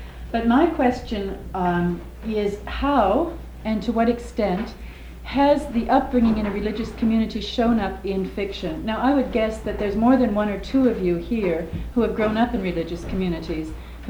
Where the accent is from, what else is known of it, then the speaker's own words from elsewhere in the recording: Seattle, Washington, United States; also born or lived in Edmonton, Alberta; now in Canada; years and years ago I came to Holden as an American from Seattle, that was 1961, now I come as a London immigrant from Canada in Edmonton, Alberta.